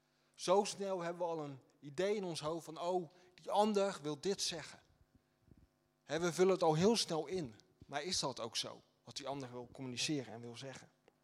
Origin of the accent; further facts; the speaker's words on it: Netherlands; En ik ben hier ook opgegroeid in Nederland